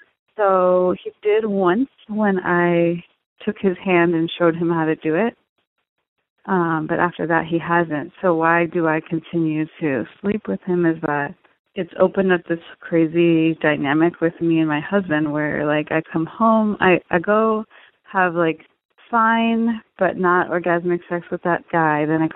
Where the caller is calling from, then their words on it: East Coast, United States; Hi, Dan. I'm calling from the East Coast, and I'm married.